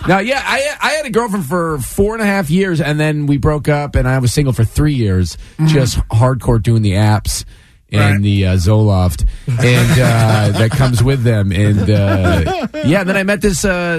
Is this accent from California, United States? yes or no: yes; Boonville, California, United States; now in Los Angeles, United States; Boonville, California is the town. Boonville.